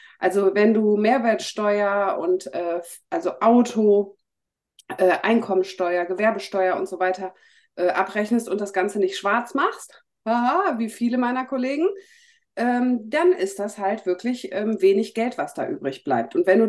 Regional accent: North Rhine-Westphalia, Germany; ich komme ja aus NRW

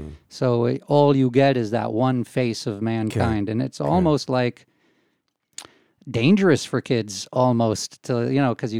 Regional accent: United States; when I went to school as a kid growing up in the States, you had every kind of person represented

